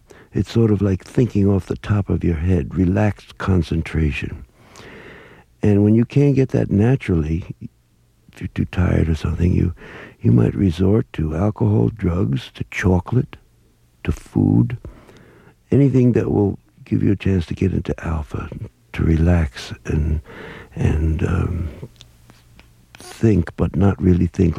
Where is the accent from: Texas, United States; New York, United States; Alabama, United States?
New York, United States; Bronx; Yeah, I'm from North Brazil, the Bronx.